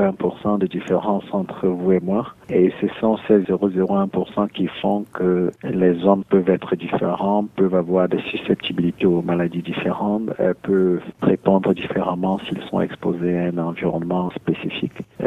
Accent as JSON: {"language": "French", "country": "Cameroon", "moved": "as an adult", "lives_now": "South Africa", "said": "je suis médecin de formation, spécialiste en génétique médicale. Je suis Camerounais d'origine et je travaille en Afrique du Sud depuis une dizaine d'années."}